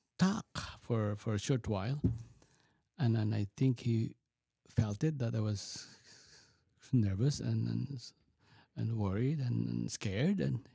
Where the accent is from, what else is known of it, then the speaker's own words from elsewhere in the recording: Philippines; now in United States; Because he knows that I came from the Philippines. So I said, 25 years already.